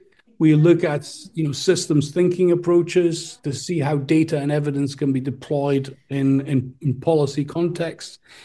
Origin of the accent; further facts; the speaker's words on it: Apulia, Italy; I'm originally from Puglia in Italy